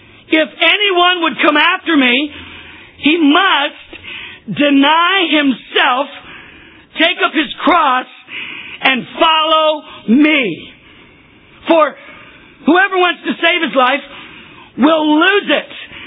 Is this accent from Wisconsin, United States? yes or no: no; Texas, United States; now in New York City, United States; I grew up in Texas, but I moved to New York City to be an actor.